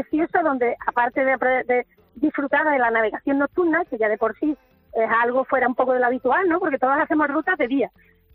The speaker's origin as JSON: {"language": "Spanish", "town": "Córdoba", "region": "Andalusia", "country": "Spain", "said": "mi empresa es de Córdoba, y yo soy cordobesa."}